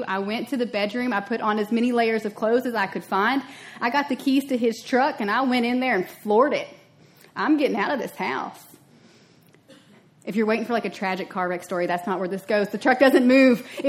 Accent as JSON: {"language": "English", "town": "Cloverport", "region": "Kentucky", "country": "United States", "tie": "born or raised there", "said": "I grew up in Cloverport, Kentucky. That's in Breckinridge County."}